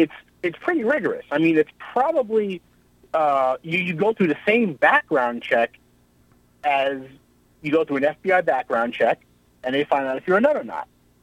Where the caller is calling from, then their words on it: Stony Brook, New York, United States; I'm from Stony Brook, actually.